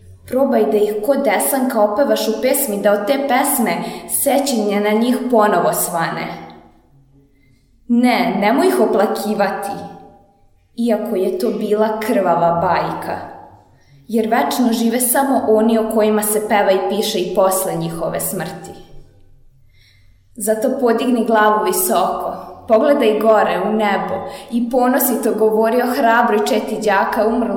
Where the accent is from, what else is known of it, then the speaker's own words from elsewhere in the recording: Kikinda, Vojvodina, Serbia; dolazim iz Kikinde i učenica sam osnovne škole Žarko Zrenjanin.